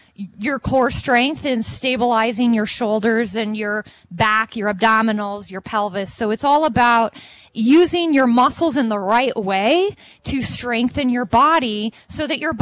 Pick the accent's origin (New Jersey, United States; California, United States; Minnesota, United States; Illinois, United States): California, United States; also born or lived in Atlanta, Georgia; Well, I grew up in Southern California, yet I've spent 15 years in Atlanta, Georgia.